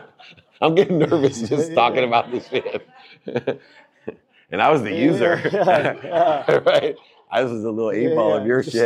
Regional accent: San Diego, California, United States; I just like lobster. I grew up in San Diego. I'm too much of a pussy.

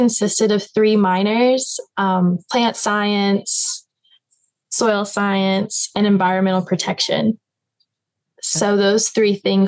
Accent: Harrisonburg, Virginia, United States; No, I'm actually from Harrisonburg.

